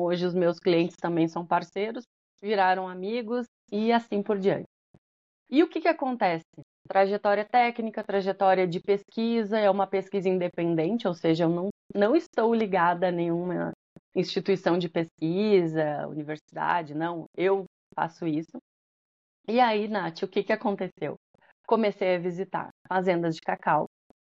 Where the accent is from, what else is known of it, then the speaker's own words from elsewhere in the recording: Pelotas, Rio Grande do Sul, Brazil; Eu sou de Pelotas, no Rio Grande do Sul